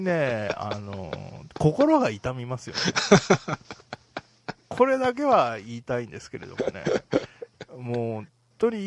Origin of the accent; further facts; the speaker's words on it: Hiroshima, Japan; まあ僕もねやっぱり広島出身 の、 あの同郷のよしみとしてですね